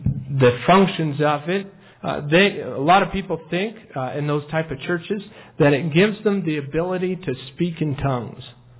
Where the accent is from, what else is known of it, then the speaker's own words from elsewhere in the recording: United States; born there; Now, I don't know about you, but I was born in America. And I speak American. I don't speak English because I'm not from England. I speak American.